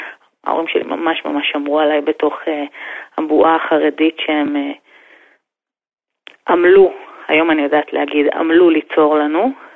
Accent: Jerusalem, Jerusalem District, Israel; גם גדלתי במקום ממש הארדקור, גדלתי במאה שערים. ההורים שלי שלחו אותי ללמוד בבתי ספר ביידיש, מגיל 3 דיברתי יידיש בגן, בבית ספר

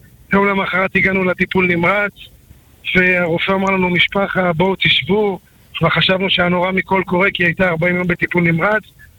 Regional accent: Holon, Tel Aviv District, Israel; now in Ramat Gan, Israel; לא, אני גדלתי בחולון, אבל עברנו לרמת גן לפני עשור וקצת

